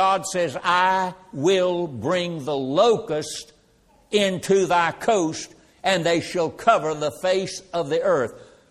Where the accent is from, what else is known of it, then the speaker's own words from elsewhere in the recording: North Carolina, United States; I came from North Carolina, spent the first 20 years of my life in North Carolina